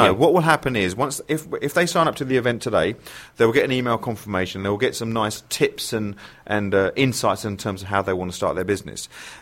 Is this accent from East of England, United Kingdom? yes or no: yes; Southend-on-Sea, East of England, United Kingdom; I go to a lot of events in London, but I live in South. It's my hometown.